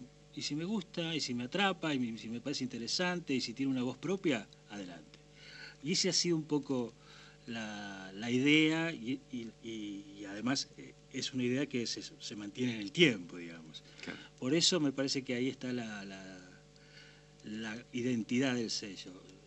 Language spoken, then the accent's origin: Spanish; Rosario, Santa Fe, Argentina; el único rosarino que tiene un Grammy en su casa